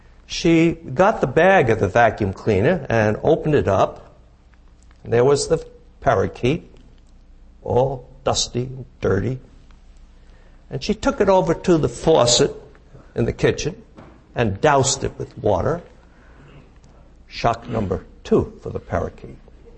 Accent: Jersey City, New Jersey, United States; I came from Jersey City. I'm totally out of pocket. I've never been in the Southwest or even anywhere more than a couple of hundred miles from home.

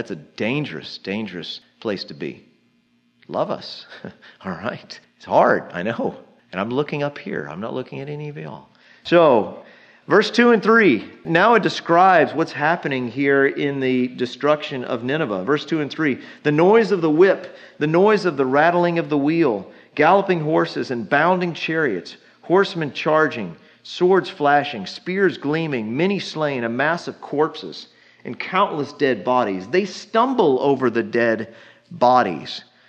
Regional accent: United States; I'm an American. I'm thankful for it, thankful to God for it.

